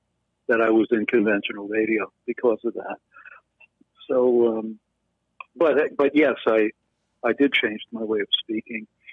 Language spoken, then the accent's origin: English; New York, United States; accent: New York; it seems like the longer I live here, the more like my New York roots come through my speech. My New York accent gets stronger